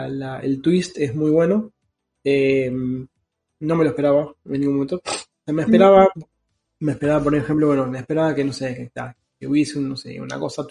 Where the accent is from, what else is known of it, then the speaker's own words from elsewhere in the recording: Buenos Aires, Argentina; Y te lo dijo yo que soy porteño